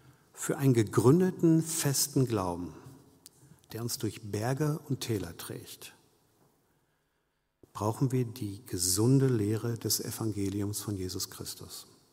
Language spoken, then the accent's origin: German; North Rhine-Westphalia, Germany; Ich bin ein Kind des Ruhrgebiets, wohne nicht weit von Kranger, jetzt ist wieder Kranger Kirmes.